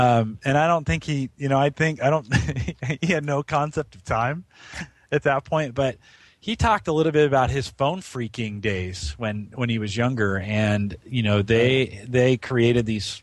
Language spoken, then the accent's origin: English; San Jose, California, United States; I grew up in San Jose, and so as a young kid, sixth, seventh, eighth, ninth grade